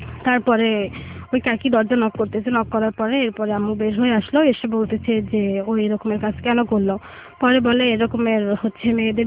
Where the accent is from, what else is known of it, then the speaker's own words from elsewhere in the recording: Kushtia, Khulna Division, Bangladesh; আমাদের গ্রামের বাড়ির কথা কুষ্টিয়াতে